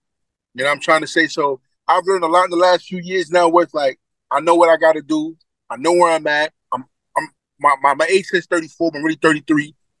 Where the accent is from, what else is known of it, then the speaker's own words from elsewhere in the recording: Brooklyn, New York, United States; Man, I'm from Brooklyn, man.